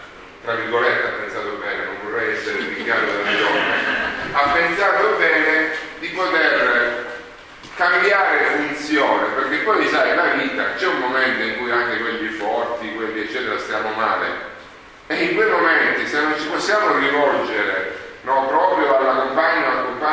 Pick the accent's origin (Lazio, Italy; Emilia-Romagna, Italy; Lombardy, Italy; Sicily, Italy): Sicily, Italy; Ragusa; Io vengo da Ragusa